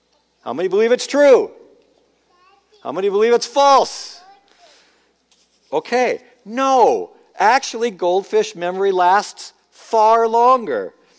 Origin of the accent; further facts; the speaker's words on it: Minnesota, United States; Now, I used to think that, okay, I'm from Minnesota, give me a break.